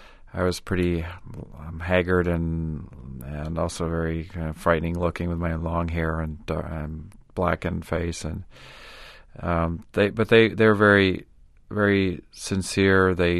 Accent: Tanzania; Now, I grew up in Tanzania, so I've seen a lot of poverty

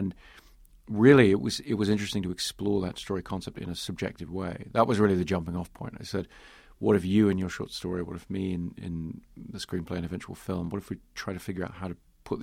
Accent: England, United Kingdom; growing up in England

